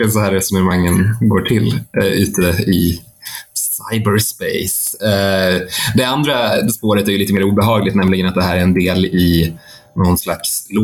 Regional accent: Sweden; Det här är någonting som vi infödda svenskar är väldigt väl införstådda

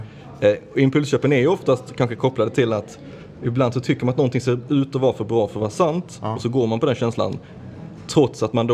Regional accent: Skåne, Sweden; also born or lived in Gothenburg; Skåne. Bott i Göteborg 6-7 år tidigare, bott lite överallt, men just nu befinner jag mig i Skåne

